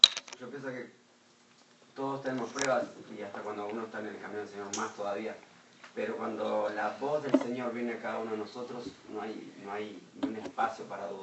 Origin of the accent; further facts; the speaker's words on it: Uruguay; De Uruguay.